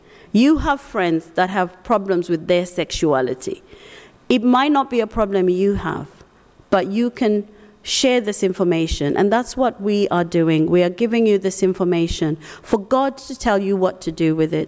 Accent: Zimbabwe; she's my country woman. We're both from Zimbabwe.

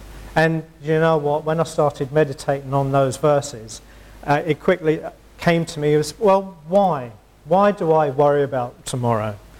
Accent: Scotland, United Kingdom; accent: Scottish; now in England; because I was born in Scotland. Grew up Scottish. A Scottish accent, lost it when I came down to England.

